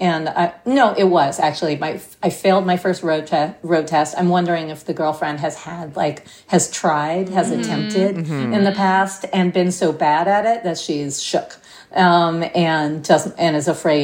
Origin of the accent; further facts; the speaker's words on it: New York City, New York, United States; I've always lived in a city. I grew up in New York. I stayed in New York. Now we have a home in Sag Harbor, but it's in the village so that I can walk.